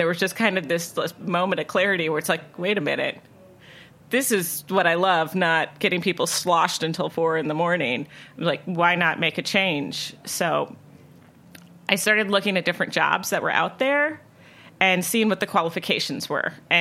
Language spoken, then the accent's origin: English; New Orleans, Louisiana, United States; I'd always loved food and wine, and growing up in New Orleans, if you went to a restaurant, you know, by the time I was 7 years old, if my parents ordered a bottle, my sister and I've got a glass.